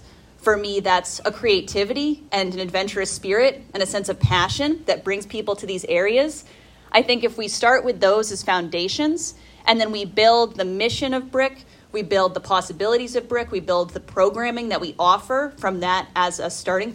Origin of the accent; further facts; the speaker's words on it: Landgrove, Vermont, United States; I grew up in Landgrove. Who knows Landgrove?